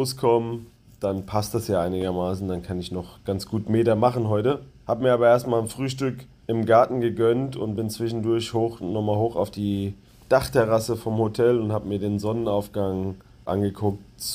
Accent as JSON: {"language": "German", "country": "Germany", "said": "Also, wo ich herkomme und wo ich hinfahre. Ein paar verrückte Antworten waren da auch dabei. Nachdem ich natürlich immer mit Germany geantwortet habe"}